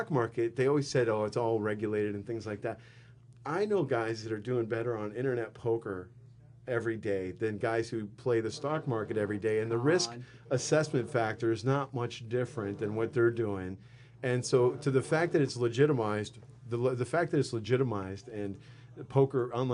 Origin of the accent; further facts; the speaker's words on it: Syracuse, New York, United States; now in Arizona, United States; I was born and raised just outside of Syracuse, and the fact that I live next to ASU